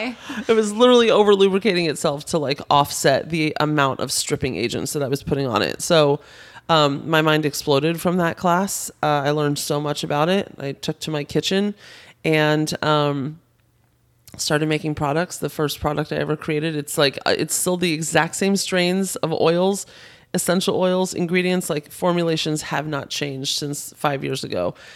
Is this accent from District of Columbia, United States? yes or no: yes; Washington, District of Columbia, United States; moved away as an adult; also born or lived in Northern Virginia; now in Los Angeles, United States; I was born and raised in Washington, D.C., Northern Virginia area. And moved to the West Coast, moved to LA when I was 23, straight out of college.